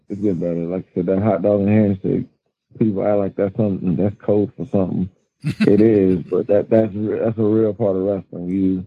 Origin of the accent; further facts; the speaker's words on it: Alabama, United States; It started when I'm originally from Alabama, and it started when I'd be down in the country at my grandma's